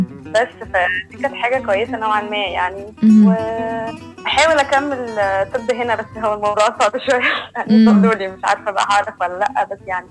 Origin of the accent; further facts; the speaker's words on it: Egypt; اقول لهم الصراحة لا انا مصرية.